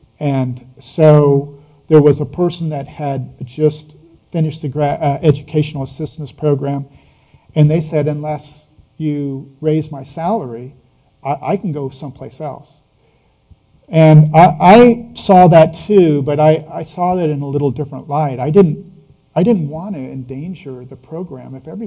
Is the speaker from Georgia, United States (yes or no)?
no; Dixon, California, United States; So I grew up in Dixon, California. I thought I could get my master's at UC Davis, which I did.